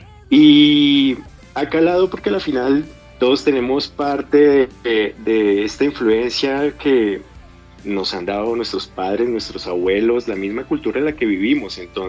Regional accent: Colombia; Todos nosotros a la final somos colombianos

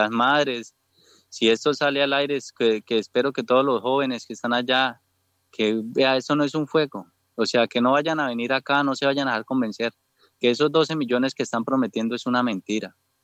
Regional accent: Colombia; y nosotros caemos, siendo colombianos, nos damos entre colombianos.

